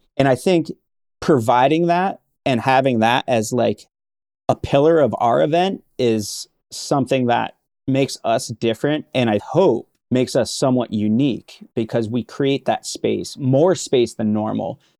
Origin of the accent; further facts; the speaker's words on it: Vermont, United States; You know, again, growing up in Vermont, being outside, we have very long winters.